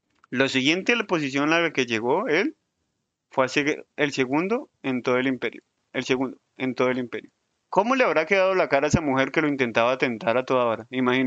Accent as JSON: {"language": "Spanish", "country": "Colombia", "said": "yo también soy colombiano"}